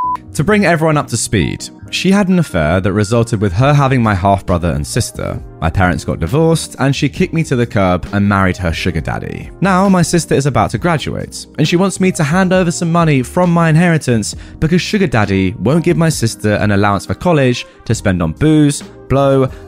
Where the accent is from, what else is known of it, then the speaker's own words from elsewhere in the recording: Germany; first language German; English is a second language; I am German with Arab roots, but was born and raised in Germany. My mother tongue is German, but I do speak Arabic enough to have a conversation.